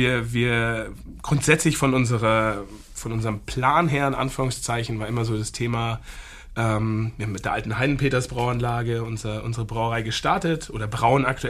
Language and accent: German; Bavaria, Germany; Also ich bin ja aus dem Süden von München, meine Frau ist aus Nürnberg, aber wir haben in Oberfranken, in Coburg beide studiert und da habe ich auch schon mein Herz eigentlich an Franken verloren.